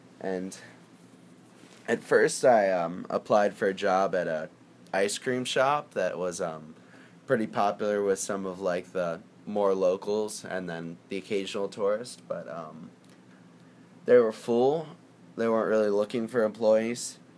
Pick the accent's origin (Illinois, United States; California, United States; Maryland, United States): Maryland, United States; Annapolis; I'm from Annapolis, Maryland